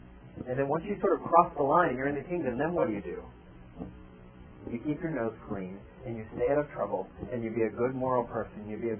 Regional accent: Florida, United States; I grew up in South Florida, sort of in a very, blue-collar neighborhood.

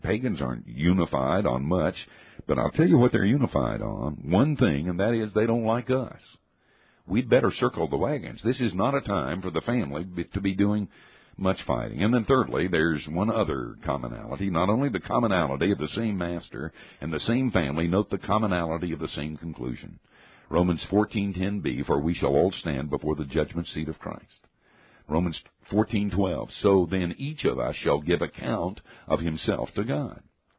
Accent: Asheville, North Carolina, United States; born or raised there

